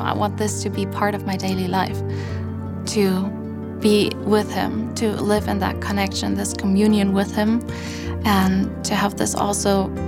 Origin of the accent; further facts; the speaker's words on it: Hamburg, Germany; English is a second language; and I'm from Hamburg in Germany.